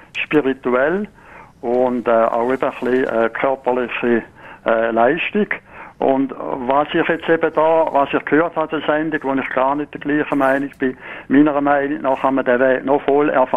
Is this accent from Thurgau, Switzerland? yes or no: yes; Kreuzlingen, Thurgau, Switzerland; Also ich bin gelaufen von Kreuzlingen, das ist mein Heimatort